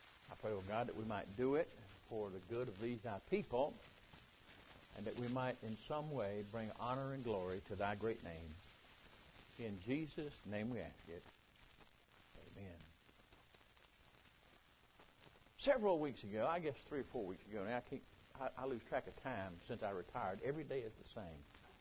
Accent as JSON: {"language": "English", "region": "South Carolina", "country": "United States", "tie": "born or raised there"}